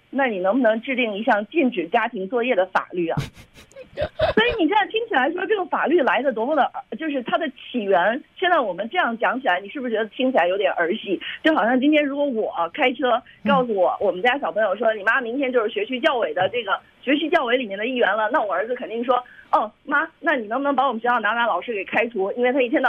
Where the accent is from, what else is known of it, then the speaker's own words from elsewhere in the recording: China; 而且我们中国人有个习惯的观念，